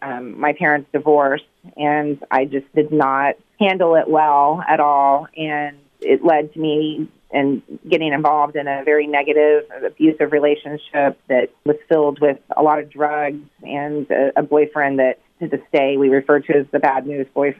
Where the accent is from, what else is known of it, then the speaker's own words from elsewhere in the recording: Dallas, Texas, United States; born there; I was born in Texas in 1975 in Dallas to wonderful parents who embraced the hippie culture of life at that time